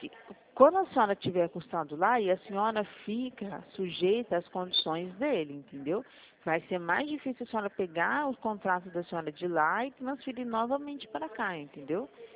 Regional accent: Presidente Prudente, São Paulo, Brazil; Eu falo da cidade de Presidente Prudente, São Paulo

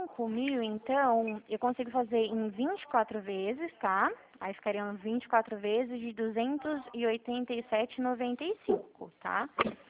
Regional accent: Dracena, São Paulo, Brazil; eu sou de Dracena, um pouquinho longe.

